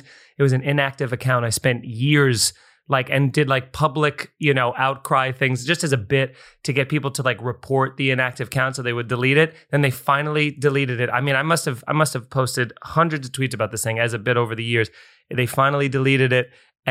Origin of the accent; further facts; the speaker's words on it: Long Island, New York, United States; But yeah, growing up in Long Island, it's like a very, you know, suburbs, but there's the beaches and there's access to New York City